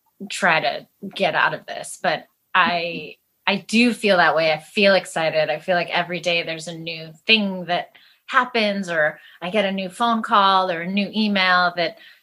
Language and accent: English; Pennsylvania, United States; I'm from Pennsylvania. So watching my home state kind of pull through in a clinch was really satisfying.